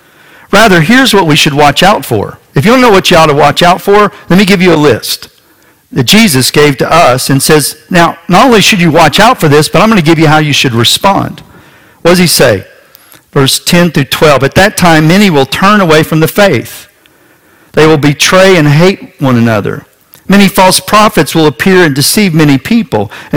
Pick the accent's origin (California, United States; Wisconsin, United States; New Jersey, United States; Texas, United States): Texas, United States; I could be playing sports in my little small town that I was raised in West Texas